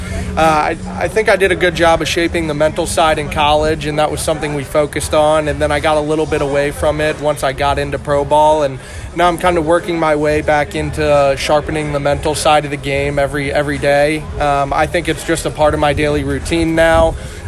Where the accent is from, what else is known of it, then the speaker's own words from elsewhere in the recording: Cincinnati, Ohio, United States; So we're both from Cincinnati, and that kind of brings a connection for us as well.